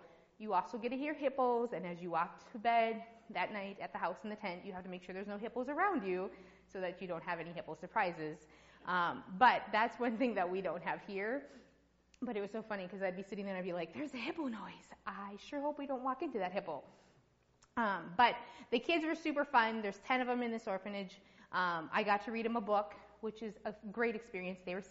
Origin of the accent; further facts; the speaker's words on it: United States; I said, I can come in, but I'm American.